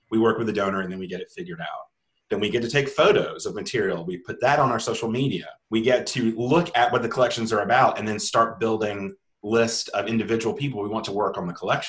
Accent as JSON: {"language": "English", "region": "Alabama", "country": "United States", "said": "And since we're both from Alabama and both from the Deep South, it made sense that that's where we would start."}